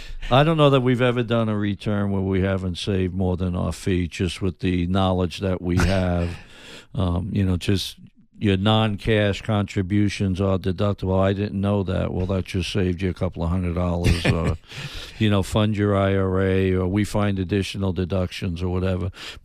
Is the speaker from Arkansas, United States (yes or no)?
no; New York City, New York, United States; Yeah, I grew up in New York City, and that was the Mickey Mantle, Roger Maris days